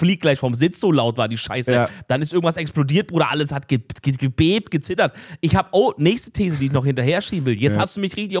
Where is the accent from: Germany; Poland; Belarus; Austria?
Germany; Stuttgart, Baden-Württemberg; Da war ich in meiner Jugend jedes Wochenende im Kino. Das war das krasse Kino in Stuttgart.